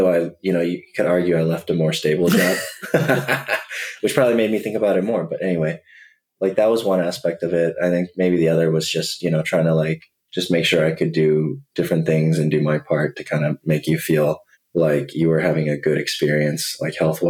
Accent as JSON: {"language": "English", "region": "the South", "country": "United States", "said": "I'm from the South, and in the South, you get married and have kids a little sooner than people in the North."}